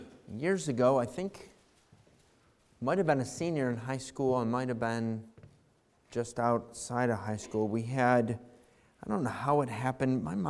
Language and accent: English; United States; So growing up in America, I lathered it the equivalent of strawberry preserves or jam.